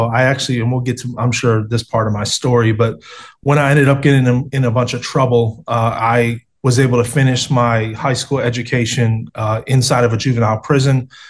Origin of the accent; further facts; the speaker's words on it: Cleveland, Ohio, United States; But, you know, the opposite when I grew up in Cleveland, you know, I was going to inner city schools.